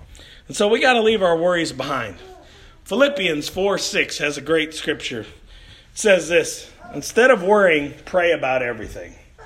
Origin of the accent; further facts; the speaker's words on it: Chicago, Illinois, United States; I grew up in Chicago.